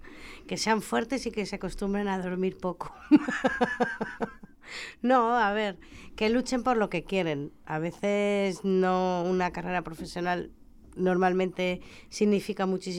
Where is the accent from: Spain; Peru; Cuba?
Spain; Andalusia; Entonces, que me lo den en mi tierra, pues siempre hace una especial ilusión